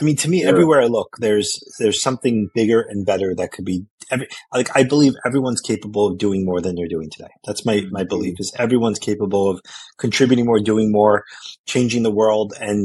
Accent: Flushing, New York, United States; So I would say Flushing is where I was born and raised.

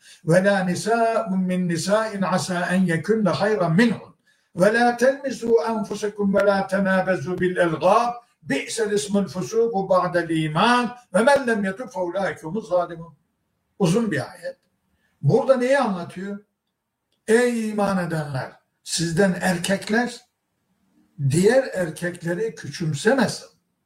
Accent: Rize, Turkey; Şimdi ben Karadeniz'de olduğum için bu Rizeli olduğum bilirim.

